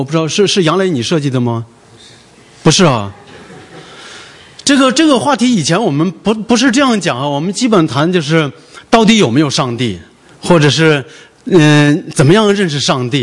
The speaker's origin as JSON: {"language": "Chinese", "country": "China", "said": "我们从大陆来的都知道"}